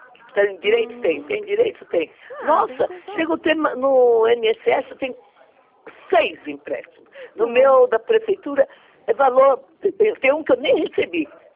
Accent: São Paulo, Brazil; Eu sou daqui de São Paulo, da prefeitura de São Paulo.

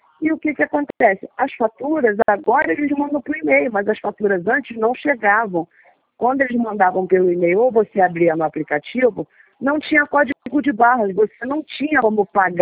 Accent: São João de Meriti, Rio de Janeiro, Brazil; Eu sou de São João de Meriti.

